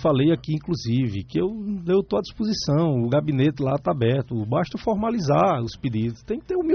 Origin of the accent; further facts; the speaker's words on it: Cajazeiras, Paraíba, Brazil; para a cidade de Cajazeiras, que é minha terra-mãe